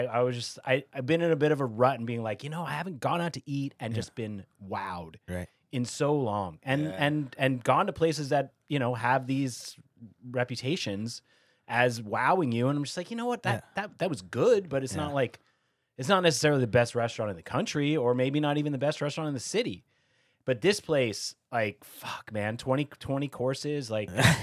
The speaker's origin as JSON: {"language": "English", "town": "Phoenix", "region": "Arizona", "country": "United States", "tie": "born or raised there", "said": "I'm from Arizona. I grew up in the Phoenix area."}